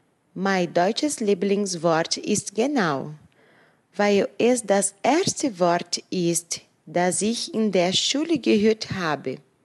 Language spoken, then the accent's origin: German; São Paulo, Brazil; German is a second language; moved away as an adult; now in Germany; Ich bin aus São Paulo, Brasilien. Ich bin im Jahr 1988 geboren.